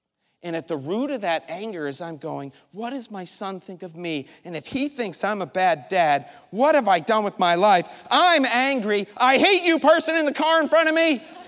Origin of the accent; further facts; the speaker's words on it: New York, United States; And I'm a New Yorker, and so yellow means floor it, right?